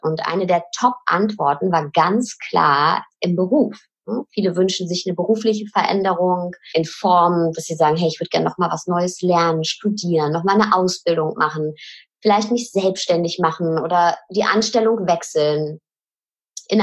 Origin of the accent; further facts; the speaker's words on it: North Rhine-Westphalia, Germany; Sie ist wie ich ein Kind des Ruhrpots